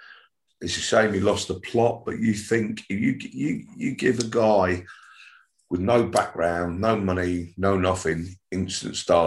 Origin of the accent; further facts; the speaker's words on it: Nottingham, East Midlands, United Kingdom; born there; also born or lived in Wigan / Ormskirk / Southport / Liverpool; I was born in Nottingham. This is a story longer than a bit of string. We ended up in Wigan, then we moved to, Ormskirk, Southport, Liverpool, Manchester, and then eventually I ended up down here.